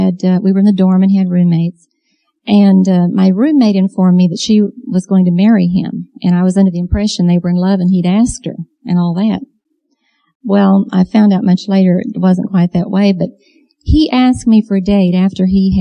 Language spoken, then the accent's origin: English; Illinois, United States; moved away as an adult; I'd just come down from Illinois. I was raised up near Chicago.